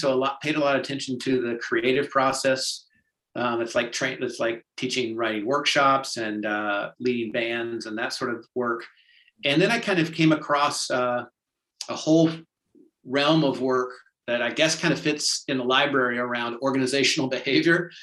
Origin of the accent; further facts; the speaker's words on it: Charlotte, North Carolina, United States; also born or lived in Atlanta; So, I grew up in Charlotte and always loved music, as well as working with community.